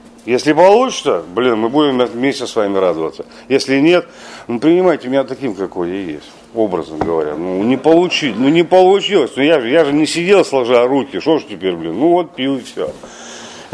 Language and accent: Russian; Kostroma, Kostroma Oblast, Russia; сам я из Костромы